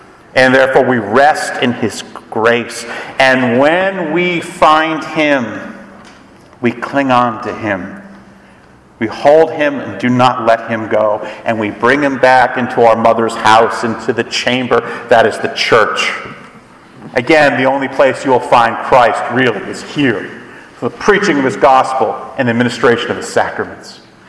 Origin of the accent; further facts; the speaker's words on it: Scotland, United Kingdom; I like that because I'm Scottish.